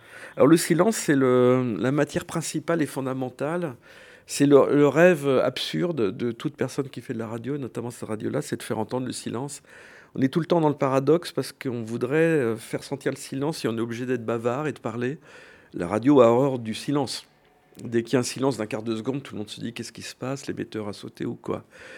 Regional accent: Paris, Île-de-France, France; Pourtant, je suis un parisien.

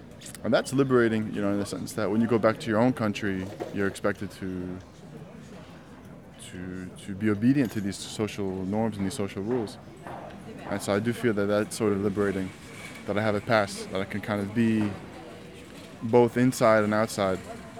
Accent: New York, United States; now in France; I'm American, I'm from New York.

